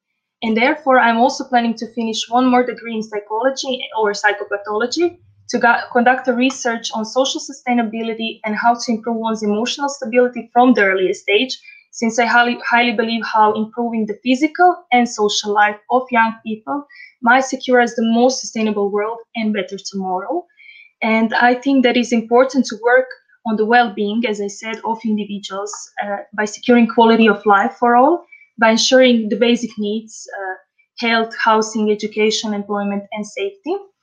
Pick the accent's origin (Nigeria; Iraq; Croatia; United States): Croatia; English is a second language; I am from Croatia.